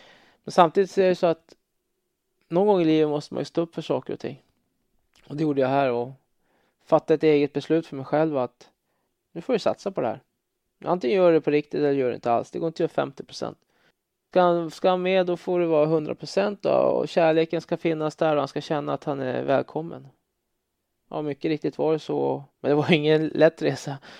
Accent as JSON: {"language": "Swedish", "country": "Sweden", "said": "jag menar som svensk, jag menar, man kan ju inte bara ta en hund på gatan och adoptera den."}